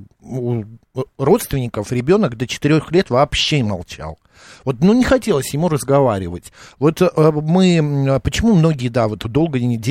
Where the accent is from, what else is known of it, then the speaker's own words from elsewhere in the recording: Kazakhstan; born there; Нет, нет, я там тоже не родился. Я родился в Казахстане, просто папа военный, его туда отправили, и так получилось, что и я.